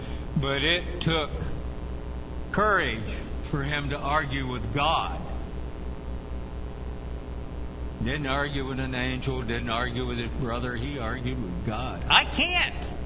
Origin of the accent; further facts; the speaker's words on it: Louisiana, United States; Well, I'm better now, but I was raised in Louisiana, and I can tell you about slow speech.